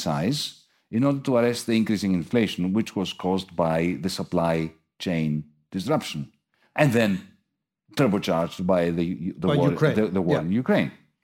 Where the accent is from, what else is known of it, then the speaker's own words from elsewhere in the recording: Athens, Attica, Greece; I come from Athens.